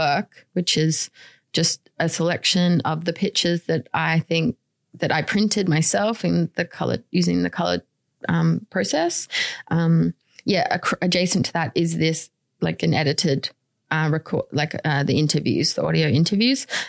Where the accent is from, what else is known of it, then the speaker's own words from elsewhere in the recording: Canberra, Australian Capital Territory, Australia; And growing up in Canberra, I never saw any pictures that resonated with me